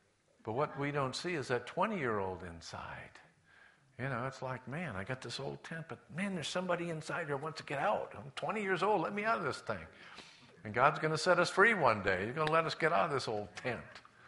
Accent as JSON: {"language": "English", "town": "La Puente", "region": "California", "country": "United States", "tie": "born or raised there", "said": "I remember when I grew up in La Puente, there was a French-American bakery downtown La Puente"}